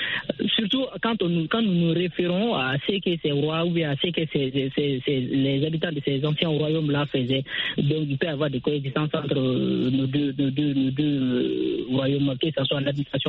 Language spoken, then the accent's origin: French; Mali; je suis malien